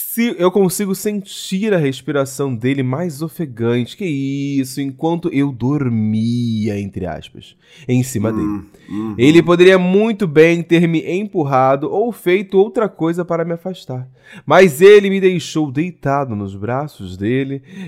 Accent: Minas Gerais, Brazil; Somos do interior de Minas Gerais.

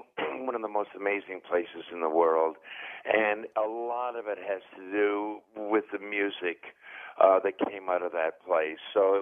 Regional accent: Canada; and in the Mississippi Delta, and I'm from Canada.

